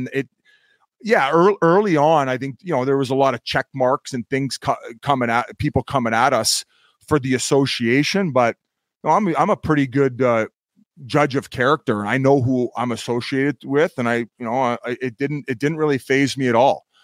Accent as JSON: {"language": "English", "country": "Canada", "said": "I'm a Canadian"}